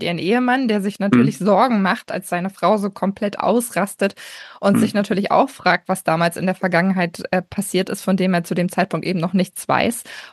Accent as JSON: {"language": "German", "region": "Hamburg", "country": "Germany", "said": "Also das Grundszenario ist sehr bedrückend, lass es mich so formulieren, als Hamburger nochmal doppelt bedrückend"}